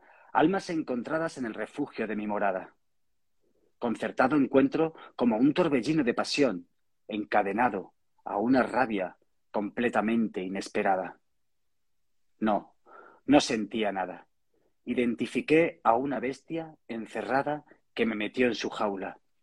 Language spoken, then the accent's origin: Spanish; Torremejía, Extremadura, Spain; also born or lived in Mérida; En Extremadura, yo soy extremeño, nacido en Mérida y natural de Torremejía, que es mi pueblo natal.